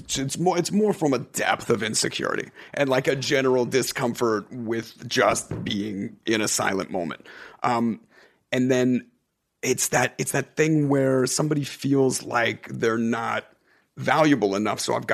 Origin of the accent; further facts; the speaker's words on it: United States; because I'm undeniably American.